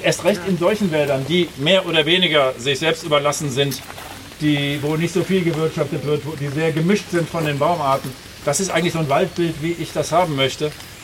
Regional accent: Aachen, North Rhine-Westphalia, Germany; also ich komme aus Aachen, ne?

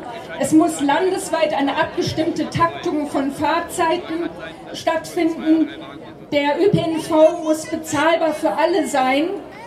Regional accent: Duisburg, North Rhine-Westphalia, Germany; Ich komme ja aus Duisburg.

